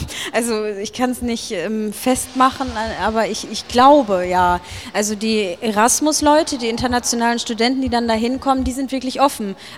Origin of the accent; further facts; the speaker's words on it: Germany; ich komme aus Deutschland